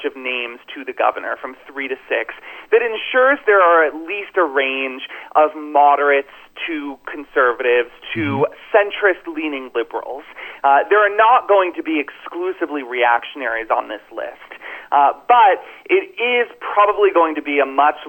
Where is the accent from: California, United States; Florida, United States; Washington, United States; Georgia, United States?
Florida, United States; which is actually why we have such a great Supreme Court right now in Florida, which is my home state.